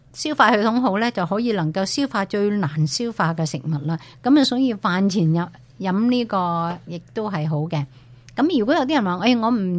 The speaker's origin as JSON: {"language": "Cantonese", "country": "Hong Kong", "said": "我哋香港人叫咁啊"}